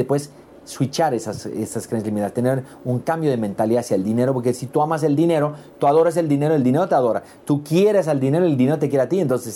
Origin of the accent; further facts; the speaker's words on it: United States; born there; Nací en Estados Unidos, papás bolivianos, por eso hablo muy bien castellano y amo Latinoamérica y he vivido en muchos países de Latinoamérica